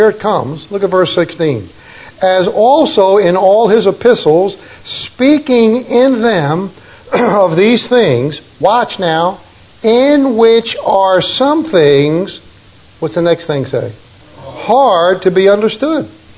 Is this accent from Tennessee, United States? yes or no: yes; Tennessee, United States; Did I tell you I'm from Tennessee?